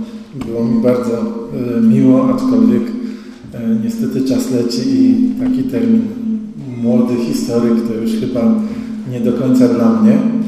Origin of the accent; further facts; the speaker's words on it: Masovian Voivodeship, Poland; born there; moja rodzina jest z Wileńszczyzny, ja się urodziłem na Mazowszu, gdzie po wojnie osiedlił się mój ojciec.